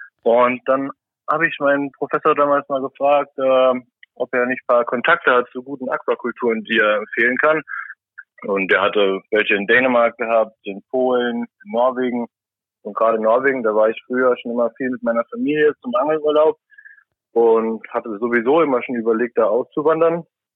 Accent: Saarland, Germany

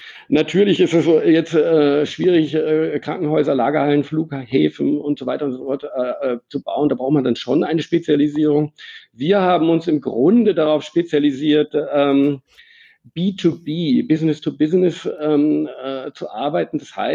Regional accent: Germany; accent: German; now in Austria; Also mein Akzent ist ein Deutscher geblieben. Ich bin damit in der Tradition meiner Familie mein Vater ist aus Ungarn nach Deutschland gekommen

